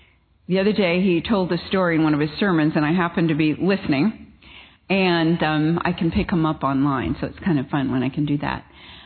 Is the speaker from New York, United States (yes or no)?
no; California, United States; So I come from California, and our governor is interesting.